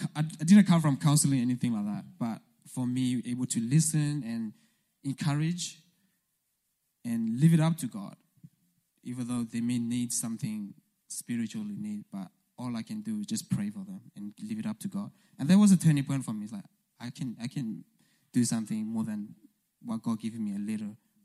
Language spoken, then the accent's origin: English; Australia; English is a second language; I'm from Australia, but we don't ride kangaroo.